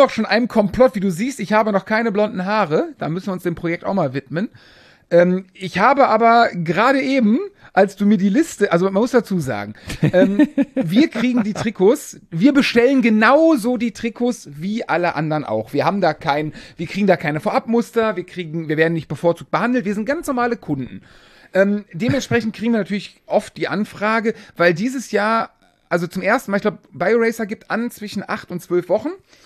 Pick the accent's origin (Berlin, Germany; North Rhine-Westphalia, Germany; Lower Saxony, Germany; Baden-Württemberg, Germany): North Rhine-Westphalia, Germany; Siegburg; war ja auch Triathlon bei uns in Siegburg, wo ich, da komme